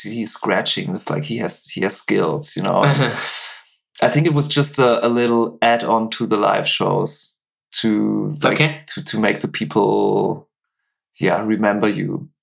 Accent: Cologne, North Rhine-Westphalia, Germany; English is a second language; Let's say the Cologne, okay, where I was from, like this area.

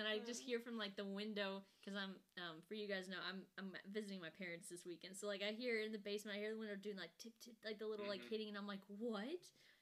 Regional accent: Lexington, Kentucky, United States; now in Louisville, United States; Like, I'm from Lexington, and I know they're, the people I've heard, they just got some rain

